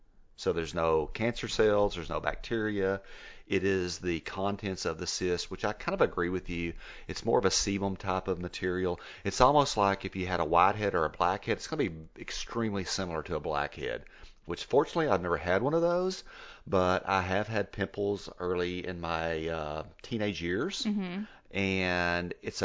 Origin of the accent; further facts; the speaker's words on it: Texas, United States; accent: West Texas; Anyway, you make fun of my West Texas accent.